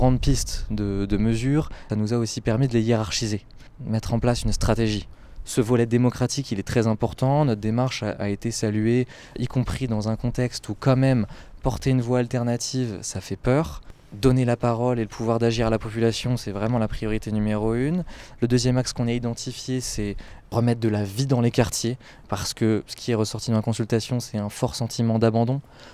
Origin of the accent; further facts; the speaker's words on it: La Ferté-Bernard, Pays de la Loire, France; Voilà, j'ai grandi à La Ferté-Bernard